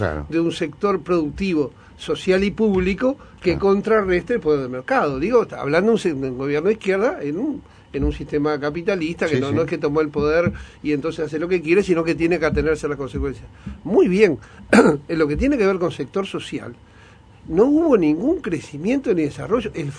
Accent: Uruguay; de nuestra ideología como uruguayos

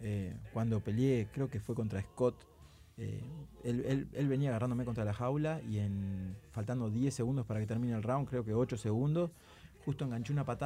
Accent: Uruguay; Es porque somos uruguayos, somos una familia de 3 millones.

